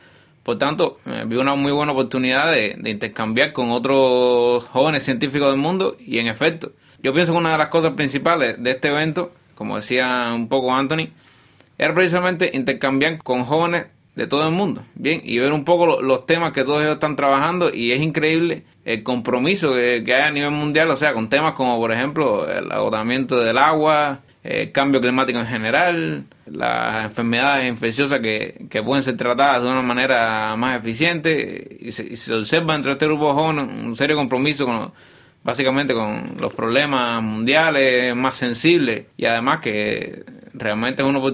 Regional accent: Cuba; Yo vengo de Cuba, actualmente soy profesor en la Universidad Tecnológica de La Habana, conocida como CUJAE, que es precisamente la universidad en la que me gradué como ingeniero en telecomunicaciones electrónicas

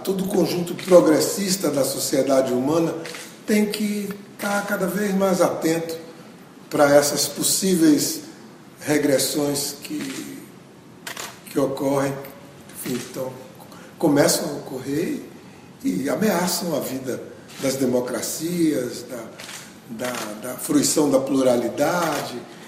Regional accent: Salvador, Bahia, Brazil; eu sou da Bahia, não é? Quer dizer, de Salvador, uma cidade africana, né? Muito africana, com heranças importantíssimas da África, no plano da religião, da cultura.

